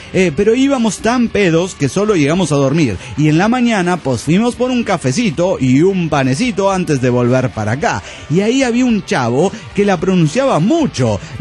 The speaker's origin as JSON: {"language": "Spanish", "town": "Chacabuco", "region": "Buenos Aires Province", "country": "Argentina", "said": "de Chacabuco."}